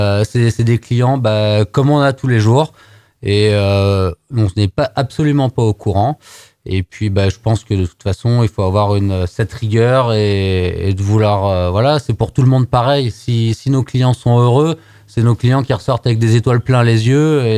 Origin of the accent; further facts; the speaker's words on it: Auvergne-Rhône-Alpes, France; qu'on n'est pas si mal chez nous en Haute-Savoie.